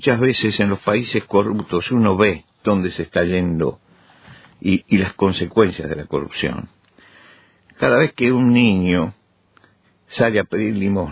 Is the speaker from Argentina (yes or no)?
yes; Argentina; en mi país, Argentina